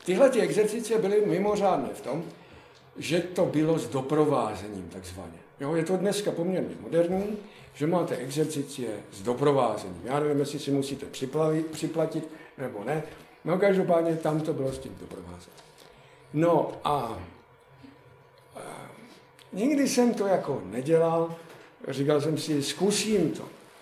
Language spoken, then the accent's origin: Czech; Veselí nad Moravou, South Moravian Region, Czechia; protože my jsme oba z Veselí.